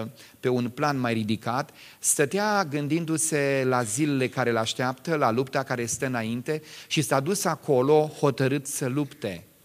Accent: Romania; eu ca român

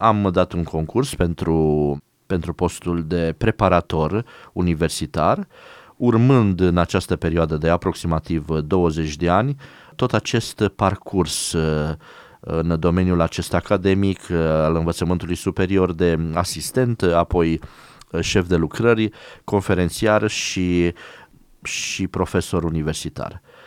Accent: Orăștie, Hunedoara County, Romania; am continuat studiile la un liceu în Orăștie, de unde sunt eu.

